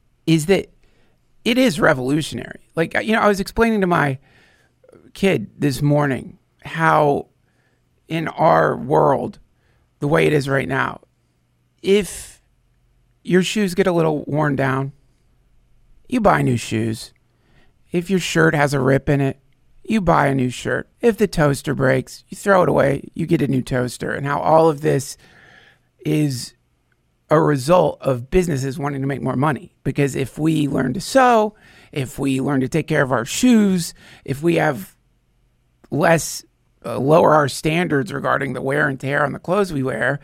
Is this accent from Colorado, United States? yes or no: no; North Carolina, United States; I grew up in North Carolina, you were made fun of mercilessly.